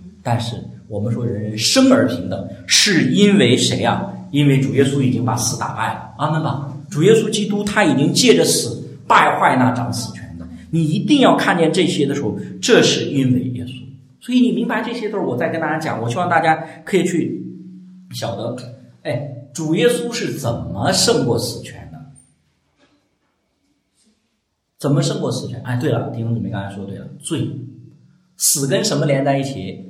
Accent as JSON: {"language": "Chinese", "country": "China", "said": "你千万不要用我们中国人喜欢用民间宗教那些套到我们基督教里。"}